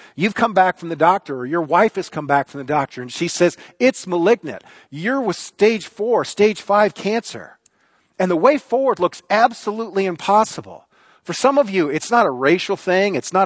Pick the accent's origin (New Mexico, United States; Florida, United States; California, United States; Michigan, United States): Michigan, United States; Detroit; born there; 2 weeks after I was born in Detroit